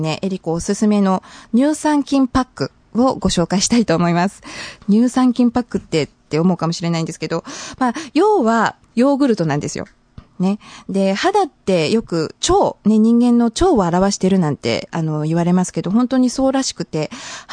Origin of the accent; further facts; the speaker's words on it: Hamamatsu, Shizuoka, Japan; 私のふるさと浜松でこのラジオ聞いてくれてる皆さんもいらっしゃると思うのでお知らせします